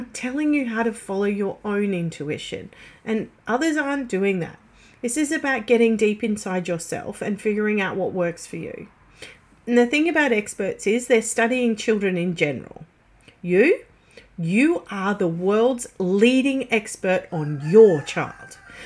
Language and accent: English; Australia; I know I'm Aussie, but everybody understands the currency of USD